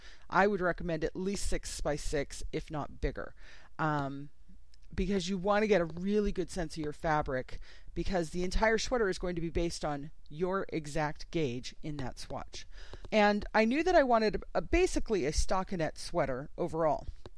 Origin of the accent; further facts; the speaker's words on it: California, United States; I'm born and raised in California, but I lived in a house that had an aluminum roof